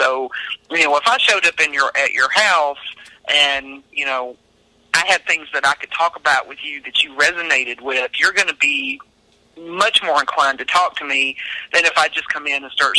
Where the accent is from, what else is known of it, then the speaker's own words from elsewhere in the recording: Cowpens, South Carolina, United States; born there; See, I was born in Cowpens, South Carolina, so this is kind of where this was taking place when I was doing the research.